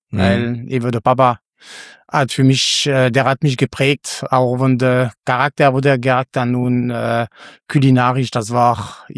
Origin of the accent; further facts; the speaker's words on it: Bourgogne-Franche-Comté, France; moved away as an adult; now in Germany; Genau, ich komme aus dem Jura, das ist eine wunderschöne Ecke, ungefähr auf 3 Uhr in Frankreich